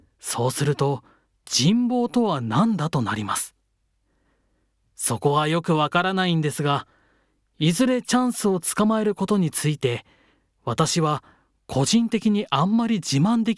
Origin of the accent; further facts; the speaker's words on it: Akita, Japan; ある人に、あなたはどこのご出身ですかと聞かれ、秋田ですと言ったら反応が止まりました。